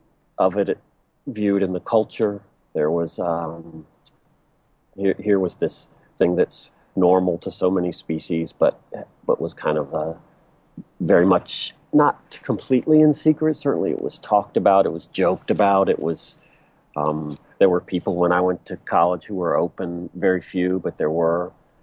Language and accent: English; Virginia, United States; moved away as an adult; I grew up in a small town in Virginia, so that's different from growing up in Los Angeles or something like that.